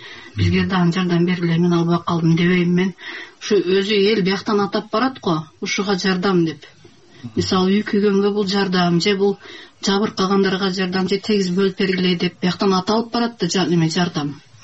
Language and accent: Kyrgyz; Batken, Batken Region, Kyrgyzstan; Медей менен көчөгө чыгып эле мен Баткенден келдим дей берсем дагы болбойт да.